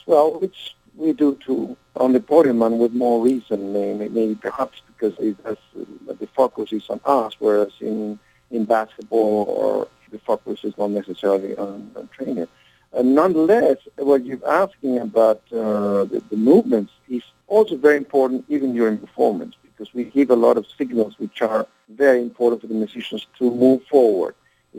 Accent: Caracas, Capital District, Venezuela; I am from Caracas, so I have another home here. I don't want to call it second home, because it's neither second or first. I have a home in Miami, I'm in Caracas, and they're both first homes.

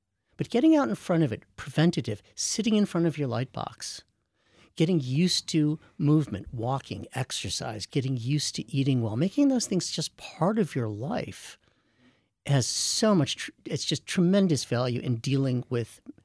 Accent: Rochester, New York, United States; born there; also born or lived in Colorado; I was born in Rochester, but I lived in Colorado for almost 30 years.

